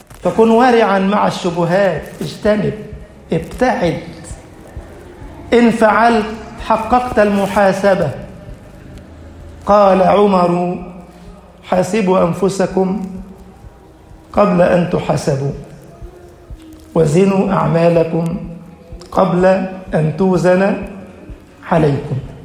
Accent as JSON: {"language": "Arabic", "country": "Egypt", "said": "اجعل بلدنا مصر أمنا أمانا، سخاء رخاء"}